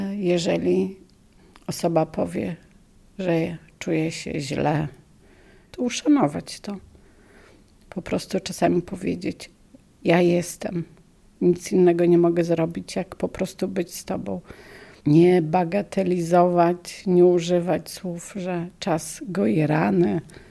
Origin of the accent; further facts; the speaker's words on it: Białystok, Podlaskie Voivodeship, Poland; born there; now in Warsaw, Poland; Urodziłam się w Białymstoku, kocham Białystok i w obecnej chwili jeszcze jestem w Warszawie.